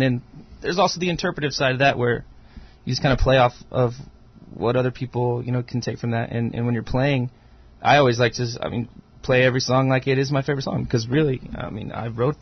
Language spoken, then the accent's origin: English; Lake Jackson, Texas, United States; I'm actually from Houston area. So my brother lives in Houston. So his I'm from a little south. It's Lake Jackson, Texas.